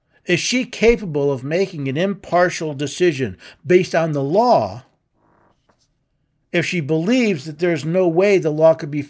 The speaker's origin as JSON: {"language": "English", "town": "New York City", "region": "New York", "country": "United States", "tie": "born or raised there", "said": "So, I grew up in the 60s and 70s. I was born in New York City. I lived in a neighborhood where 49% of the kids were black, 49% Puerto Rican, and 2% everything else."}